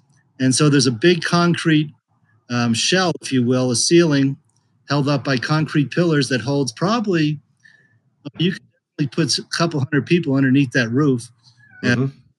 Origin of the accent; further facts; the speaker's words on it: Longmont, Colorado, United States; I went to my first show in several months last Saturday night in my hometown of Longmont.